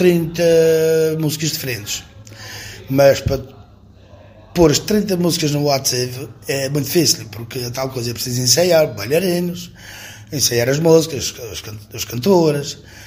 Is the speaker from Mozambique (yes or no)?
no; Madeira, Portugal; Madeira com o grupo completo e fazer lá uma brincadeira, sabendo que foi nascida daqui do zero, e ir à minha terra representar um pedacinho daquilo que a gente faz aqui.